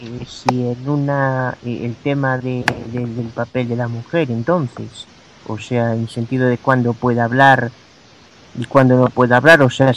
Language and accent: Spanish; Vigo, Galicia, Spain; aquí en Vigo, yo soy de Vigo